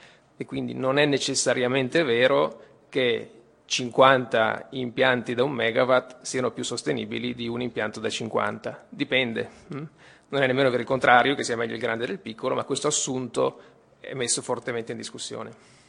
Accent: Veneto, Italy; Io vengo dal Veneto

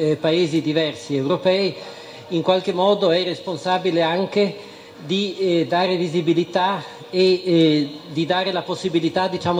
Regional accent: Trentino-Alto Adige, Italy; io vengo dall'Alto Adige, dal Sud Tirolo, che è una cosa molto diversa dal Trentino

